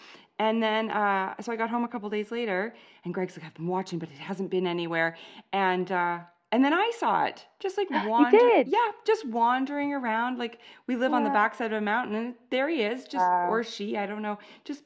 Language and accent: English; Canada; Well, I am Canadian. I have lived here my entire life.